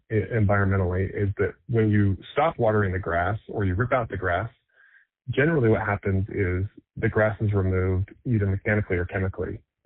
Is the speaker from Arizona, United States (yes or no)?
yes; Arizona, United States; now in Las Vegas, United States; I grew up in Arizona.